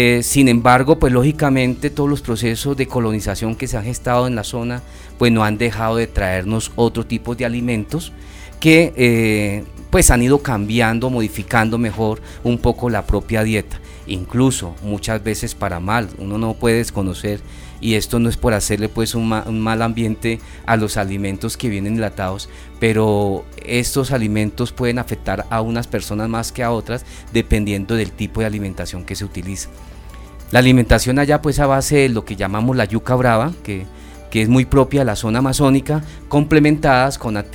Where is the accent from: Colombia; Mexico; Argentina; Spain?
Colombia; Guainía; yo vengo del departamento del Guainía, que es uno de los departamentos que hacen parte de la cuenca amazónica colombiana.